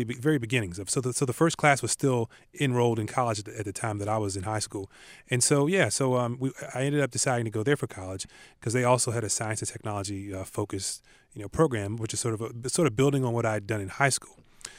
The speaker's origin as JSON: {"language": "English", "town": "New Carrollton", "region": "Maryland", "country": "United States", "tie": "born or raised there", "said": "So I grew up in Prince George's County in a very working class part of the community. It was actually in New Carrollton, Lanham, where actually the towns where I grew up. And so this is a very working class community."}